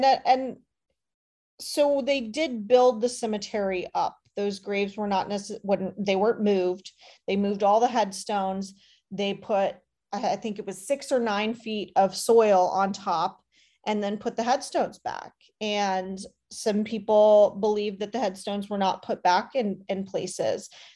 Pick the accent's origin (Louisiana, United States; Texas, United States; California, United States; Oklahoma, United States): Oklahoma, United States; Tulsa; So if you tell folks, like I'm from Tulsa